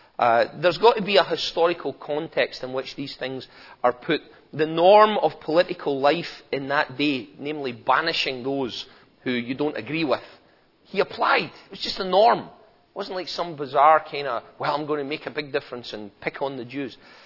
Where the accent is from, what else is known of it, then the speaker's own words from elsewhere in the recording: Scotland, United Kingdom; Which I have no problem with as a Scotsman.